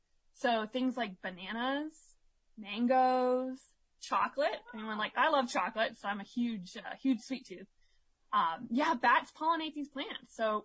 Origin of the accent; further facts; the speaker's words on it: Ohio, United States; And that's when I decided for my project to build bat houses and put them up in a local park where I grew up in Ohio.